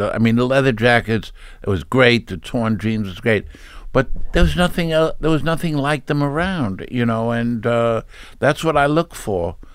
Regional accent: New York City, New York, United States; We grew up in Brooklyn, and I lived with my sister and my parents in a 2-bedroom apartment.

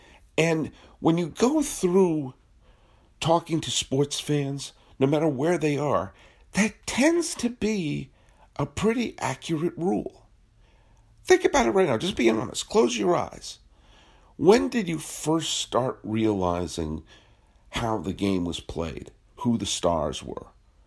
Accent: New England, United States; Now, as someone who was born and did most of my growing up in New England

